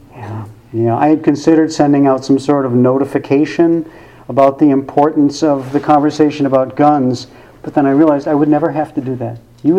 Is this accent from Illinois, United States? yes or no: yes; Illinois, United States; Growing up in Illinois, I had heard about rivers like crystal, but it was hard to imagine them looking like anything but molasses.